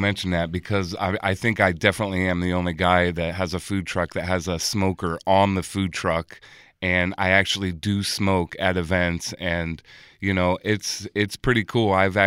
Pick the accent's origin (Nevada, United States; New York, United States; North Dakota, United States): Nevada, United States; Las Vegas; I'm from Vegas. I've been here for over 30 years